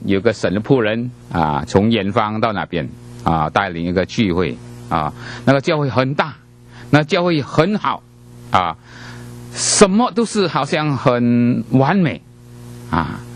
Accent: China; 特别我们说我们中国人有时候很谦卑哈

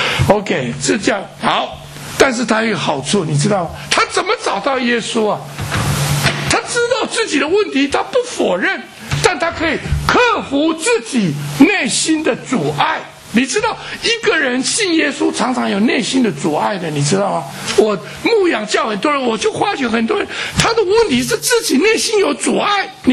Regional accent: China; 这个迷信有时候我们从中国来的，对不对？

